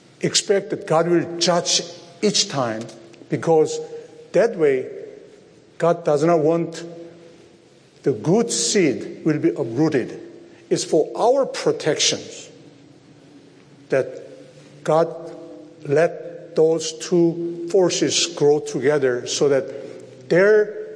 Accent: South Korea; English is a second language; It's my home country, Korea.

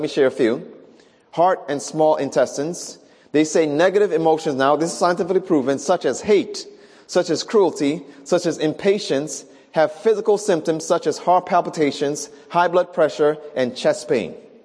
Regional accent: Far Rockaway, New York, United States; I grew up in Far Rockaway, Queens

